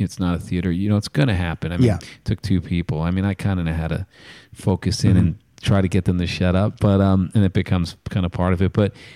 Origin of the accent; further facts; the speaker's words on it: New York, United States; it was post-September 11th, which, you know, being a New Yorker, it was...